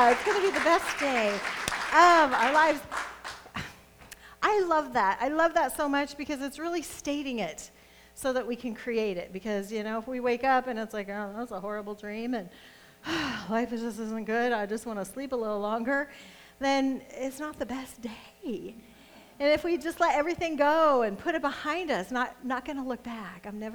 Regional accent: Nebraska, United States; Actually, the East, because I'm from the East, from Nebraska.

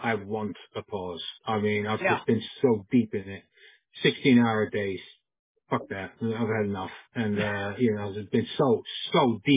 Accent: Netherlands; moved away as an adult; also born or lived in Italy; now in London, United Kingdom; I've been in 30 years in London. I mean, I'm from the Netherlands, so and I've lived in Italy before

